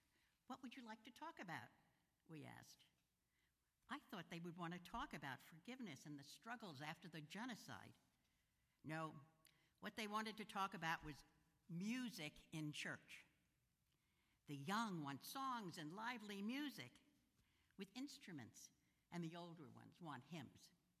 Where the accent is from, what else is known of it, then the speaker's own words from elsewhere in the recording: Brooklyn, New York, United States; I grew up in Brooklyn. What's a grinding mill?